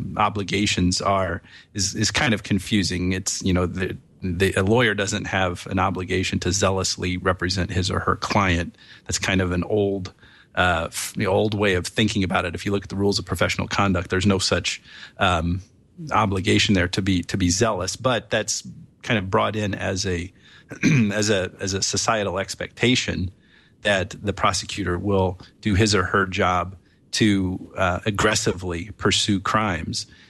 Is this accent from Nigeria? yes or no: no; Chicago, Illinois, United States; Perhaps I'm biased in this analysis because I come from Chicago, here in the Seventh Circuit